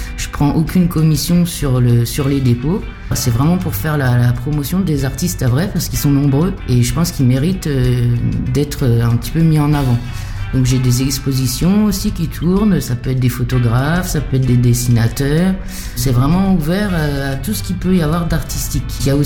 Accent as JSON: {"language": "French", "town": "Le Havre", "region": "Normandy", "country": "France", "said": "Je suis d'origine havraise, oui. J'ai habité quartier Notre-Dame pendant de nombreuses années. Après, j'ai aussi également habité à Saint-François pendant pas mal de temps. Et là, je me suis un petit peu reculée vers la campagne pour profiter un petit peu du potager et de l'air pur."}